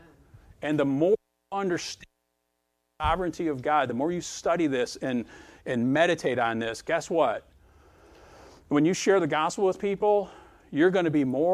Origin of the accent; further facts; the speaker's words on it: Michigan, United States; And these guys are all from Boston. Most of them are from Boston. And I'm from Michigan.